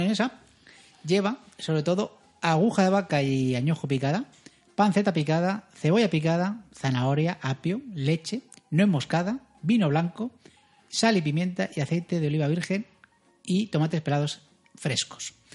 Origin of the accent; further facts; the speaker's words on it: Spain; somos fogosos, somos españoles, somos latinos